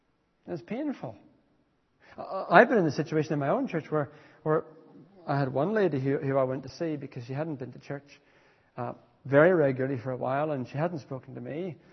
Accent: Ireland; Now, being Irish, the gentle bit is something I struggle with.

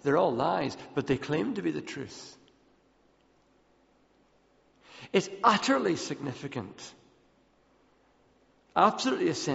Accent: Ethiopia; I grew up in Ethiopia.

